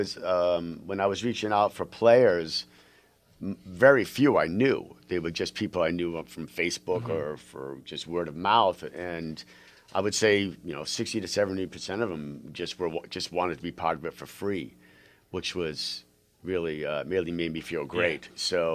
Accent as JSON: {"language": "English", "region": "Massachusetts", "country": "United States", "said": "because I am from Massachusetts mm-hmm. originally."}